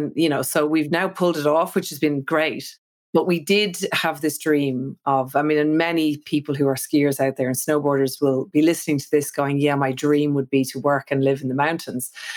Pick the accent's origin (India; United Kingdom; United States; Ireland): Ireland; I was brought up in Ireland and I didn't have any skiing in my life until I was in my 20s. I wasn't brought up near the ocean at all